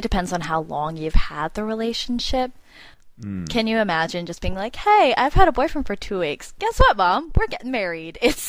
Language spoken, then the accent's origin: English; United States; And for me personally, I'm Korean American. My parents, they're both immigrants.